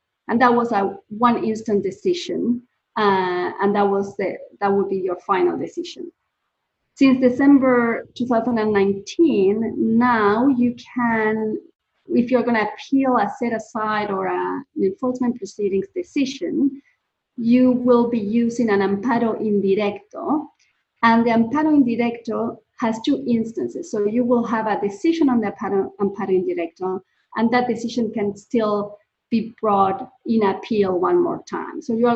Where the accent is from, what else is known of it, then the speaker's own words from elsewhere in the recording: Argentina; English is a second language; In all disclosure, I'm from Argentina, so it's my beloved country.